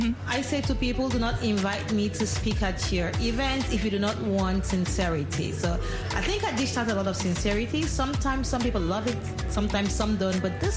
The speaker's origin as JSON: {"language": "English", "country": "Nigeria", "said": "I'm from Nigeria."}